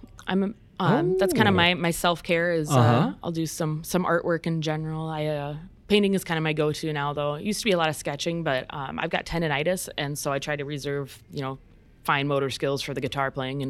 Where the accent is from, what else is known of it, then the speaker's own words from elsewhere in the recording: Iowa, United States; It might have just been because I was from Iowa. You know, we'd always go to Sioux City when it came to going to see like a touring show